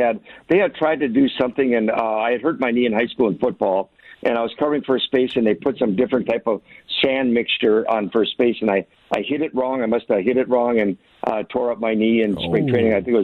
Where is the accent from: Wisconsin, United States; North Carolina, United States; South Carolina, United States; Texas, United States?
Wisconsin, United States; Kewaunee; Well, actually, Tony, I was born in Green Bay, Wisconsin, and raised in a small city east there by the name of Kewaunee.